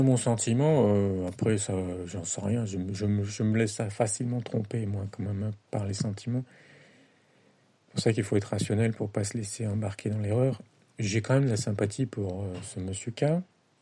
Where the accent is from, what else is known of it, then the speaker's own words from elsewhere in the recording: France; J'habite pas en Chine. Je plains les Chinois. J'aimerais pas être Chinois. Hein. Mais bon, je suis français.